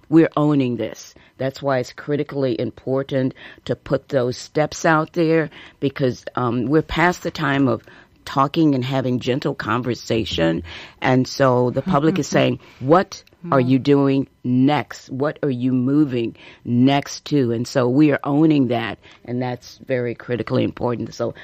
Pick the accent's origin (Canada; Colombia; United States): United States; St. Louis, Missouri; I'm from St. Louis, Missouri, and I still have pictures on my camera of the chaos and confusion from the Ferguson shooting.